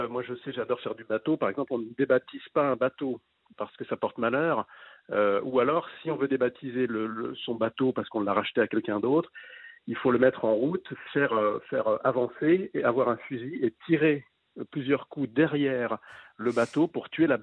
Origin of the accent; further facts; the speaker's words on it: Paris, Île-de-France, France; Je sais que moi, je suis un Parisien en fait, hein, je viens en vacances en Bretagne